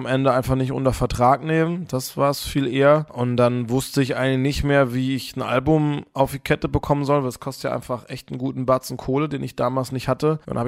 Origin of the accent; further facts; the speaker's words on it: Baden-Württemberg, Germany; ich komme aus dem Badenerland und bin da oft nach Karlsruhe gefahren oder Freiburg oder Baden-Baden